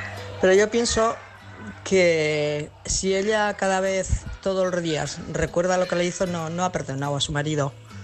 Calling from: Pamplona, Navarre, Spain; y soy de Pamplona

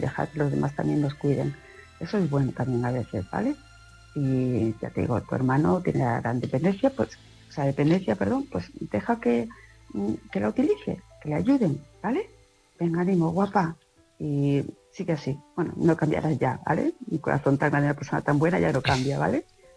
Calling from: Palma de Mallorca, Balearic Islands, Spain; de Palma de Mallorca.

